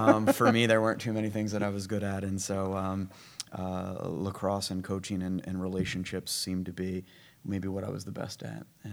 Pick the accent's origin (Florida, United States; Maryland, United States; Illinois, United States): Maryland, United States; Baltimore; I grew up in Baltimore and just kind of traveled around the Mid-Atlantic where lacrosse took me.